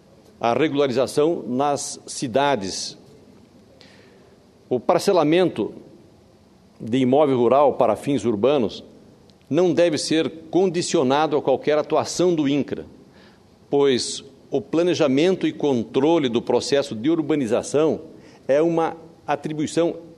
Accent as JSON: {"language": "Portuguese", "region": "Rondônia", "country": "Brazil", "said": "principalmente lá no meu estado de Rondônia"}